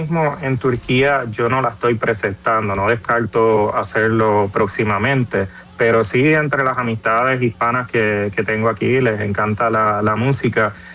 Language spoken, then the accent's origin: Spanish; Puerto Rico; En mi tierra, Puerto Rico, falta ver, porque Puerto Rico sabe que es la cuna del reggaetón.